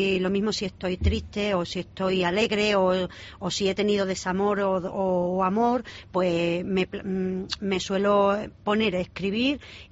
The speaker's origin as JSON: {"language": "Spanish", "town": "Almendralejo", "region": "Extremadura", "country": "Spain", "said": "Soy de Almendralejo."}